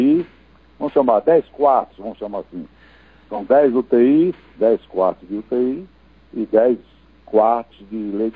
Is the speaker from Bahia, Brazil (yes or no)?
yes; Campo Formoso, Bahia, Brazil; born there; mesmo eu não estando aí em Campo Formoso, a minha cabeça está na minha querida Campo Formoso, onde eu tenho minha família, onde eu nasci